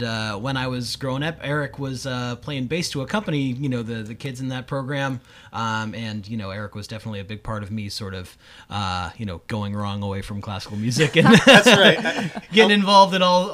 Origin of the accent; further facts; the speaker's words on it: Hyde Park, New York, United States; I played in a high school a sort of fiddling group back in when I was younger, growing up in Hyde Park